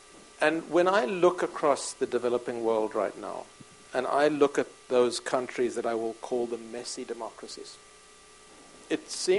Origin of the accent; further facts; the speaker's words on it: United States; I mean, I have this weird double life because of my history, but I'm speaking now as an American.